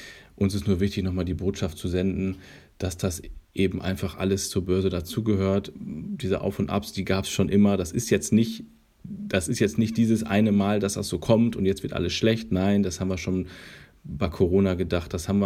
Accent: Bielefeld, North Rhine-Westphalia, Germany; als Bielefelder bist du dieses Auf und Ab gewohnt

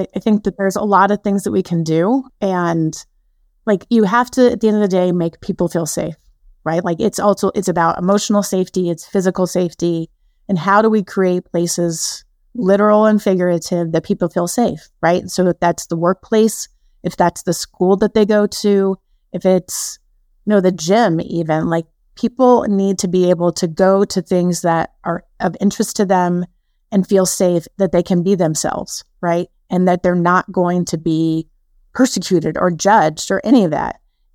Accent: Denver, Colorado, United States; I grew up in South Denver and I went to a very large high school and I never really went without.

